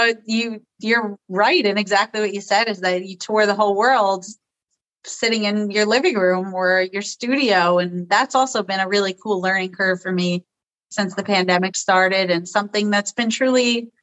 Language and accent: English; New York, United States; which is very much so me as a New Yorker.